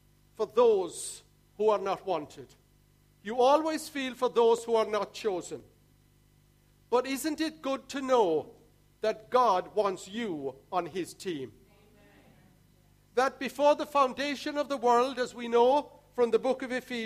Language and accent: English; Ireland; and I'm Irish as well, and there's a TH in there.